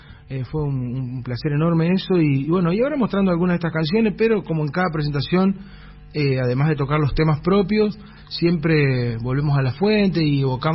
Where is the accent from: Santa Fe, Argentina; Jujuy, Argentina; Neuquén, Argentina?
Santa Fe, Argentina; San Justo; Soy de San Justo. Específicamente, que es una localidad que está ubicada 100 kilómetros al norte por ruta 11 de capital de Santa Fe, de capital de la ciudad de Santa Fe. Y mi localidad es conocida como el Portón del Norte santafesino.